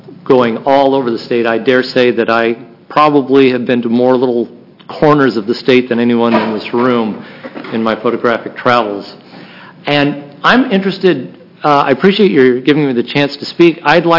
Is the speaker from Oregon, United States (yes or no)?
yes; McMinnville, Oregon, United States; I'm an internist from McMinnville. I was born in McMinnville, raised in McMinnville, and I've been practicing medicine in McMinnville now for the last 20 years.